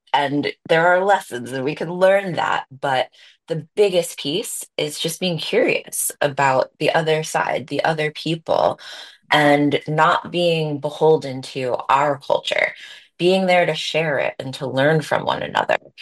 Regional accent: United States; as I was in Japan working, I decided it would be important to visit Hiroshima as an American.

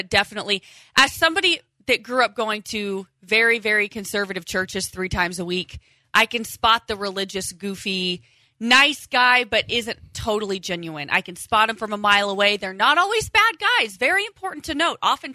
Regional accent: Midwest, United States; I'm from the Midwest.

